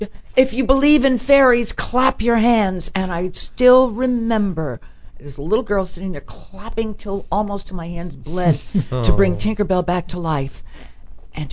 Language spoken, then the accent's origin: English; New Rochelle, New York, United States; But I grew up in New Rochelle, New York. And so my parents started taking me to Broadway shows when I was a little kid.